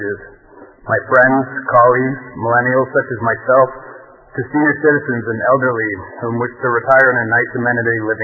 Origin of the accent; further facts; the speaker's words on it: Newton, Massachusetts, United States; I am an avid supporter for this development project in my hometown.